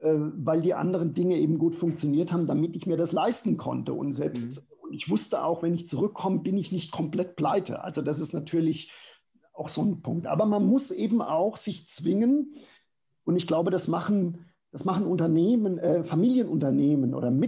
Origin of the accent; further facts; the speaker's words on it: Germany; now in New York, United States; Und ich habe noch nie so eine hohe Wertschätzung für Deutschland erfahren, wie jetzt in New York